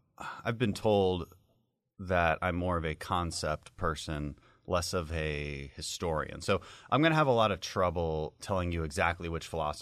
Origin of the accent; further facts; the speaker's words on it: Houston, Texas, United States; also born or lived in Bogota, Colombia; You know, I grew up abroad because my dad was in the oil and gas sector. So I grew up in Houston.